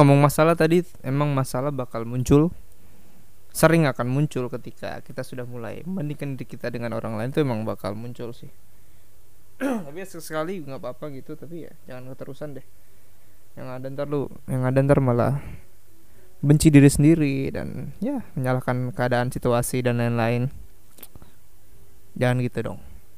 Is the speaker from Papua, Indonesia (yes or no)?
no; Balikpapan, East Kalimantan, Indonesia; untuk kota aku tercinta, Balikpapan, kota beriman.